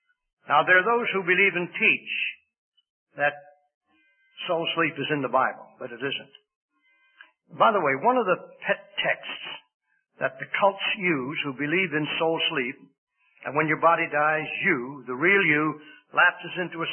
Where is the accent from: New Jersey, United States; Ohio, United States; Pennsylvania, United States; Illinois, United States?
Pennsylvania, United States; born there; I was born in Pennsylvania.